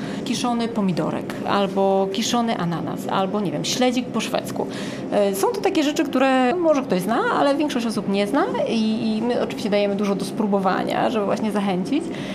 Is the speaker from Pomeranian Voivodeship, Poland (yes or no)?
yes; Gdańsk, Pomeranian Voivodeship, Poland; wróciłam do Gdańska, jestem z Gdańska, mam tutaj również przyjaciół